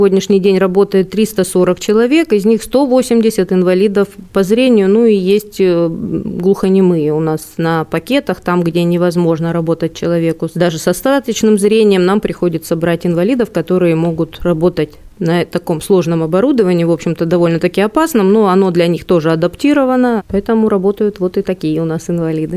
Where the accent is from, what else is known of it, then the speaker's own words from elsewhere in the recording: Crimea, Ukraine; Я коренная крымчанка, но в отличие от моих родителей. Мои родители из Тверской области, и старшая сестра родилась в Тверской области, а уже я и младший брат, мы родились уже в Крыму, поэтому можем говорить, что мы, да, мы крымчане уже абсолютные